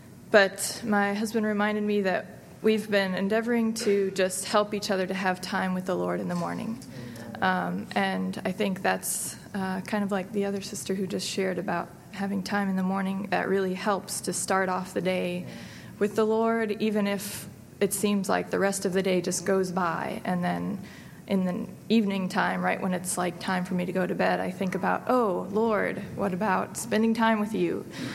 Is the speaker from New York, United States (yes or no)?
no; Fairborn, Ohio, United States; we're from Fairborn, Ohio, in the church there.